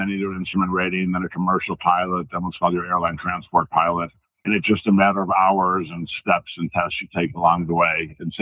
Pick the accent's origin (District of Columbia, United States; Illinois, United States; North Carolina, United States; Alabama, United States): Illinois, United States; Chicago; I'm adopted. So birth parents are from Iowa. I grew up in Chicago area.